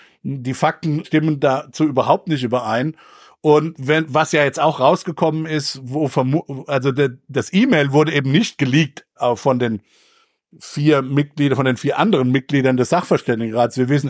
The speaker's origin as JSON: {"language": "German", "country": "United States", "said": "wofür ich durchaus auch als Amerikaner durchaus Sympathien habe"}